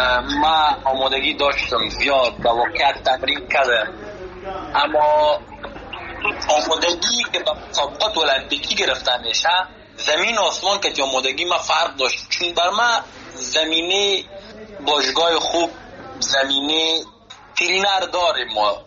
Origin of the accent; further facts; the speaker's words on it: Afghanistan; یک جوان افغان که از افغانستان آمدم مده ایجا به خاطر مسابق